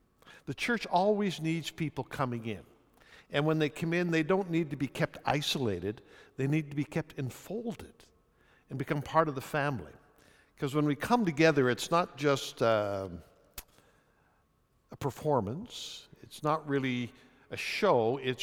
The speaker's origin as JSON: {"language": "English", "region": "Ontario", "country": "Canada", "tie": "born or raised there", "said": "I grew up in Ontario. This means yes in Ontario, and this means no."}